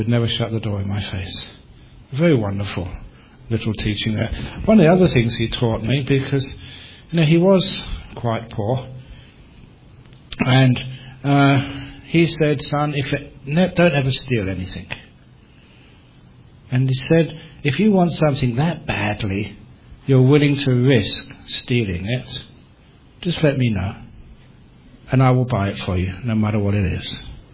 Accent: London, United Kingdom; I was a young man growing up in London. And growing up in London in those days, in the 60s, early 70s

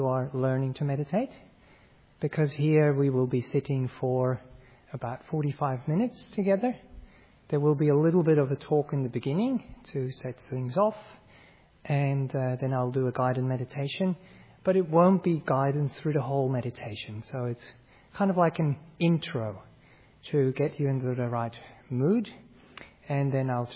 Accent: Switzerland; I'm from Europe, I'm from Switzerland

